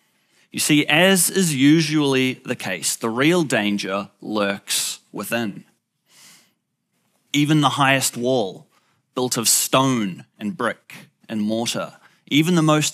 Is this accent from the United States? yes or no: no; Cambridge, East of England, United Kingdom; I am from Cambridge, not far away, just down the road.